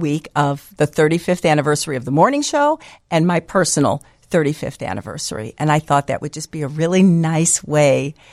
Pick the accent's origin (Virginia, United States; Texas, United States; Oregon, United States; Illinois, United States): Illinois, United States; Niles; I'm very local. I grew up in Niles, and I started at Western Illinois University, but then I transferred to Columbia when I really decided I wanted to go into radio.